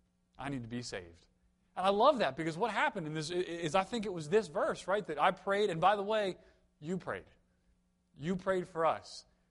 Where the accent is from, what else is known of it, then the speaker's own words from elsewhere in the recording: Maryland, United States; I grew up here in Maryland, so I wasn't sure if we were the South or the North.